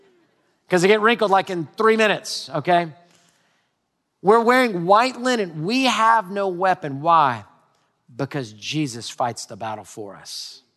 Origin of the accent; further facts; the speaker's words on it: Houston, Texas, United States; I grew up in Houston, native Houstonian.